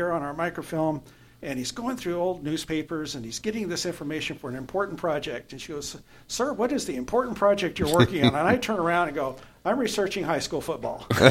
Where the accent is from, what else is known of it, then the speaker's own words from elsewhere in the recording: Turlock, California, United States; Well, I was born in Turlock, and I always wanted to do something for my hometown, even though I've moved away and moved back several times.